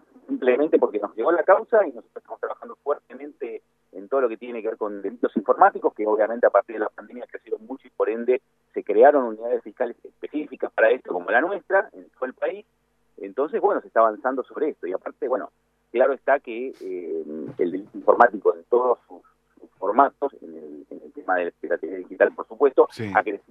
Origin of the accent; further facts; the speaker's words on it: Mendoza, Argentina; Mendoza, lamentablemente, es un punto donde, gracias a Dios, pues yo soy mendocino